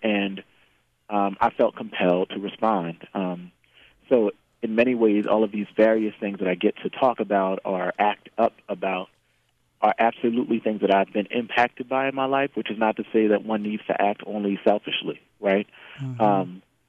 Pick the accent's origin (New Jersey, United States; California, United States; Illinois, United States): New Jersey, United States; Camden; now in Brooklyn, United States; I am queer identified from the Northeast, Camden, New Jersey, to be specific, and I now live in Bed-Stuy, Brooklyn.